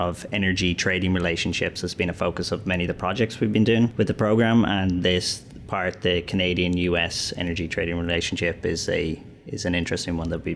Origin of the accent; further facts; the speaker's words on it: Ireland; moved away as an adult; now in United States; My background really is that I grew up in Ireland, studied there.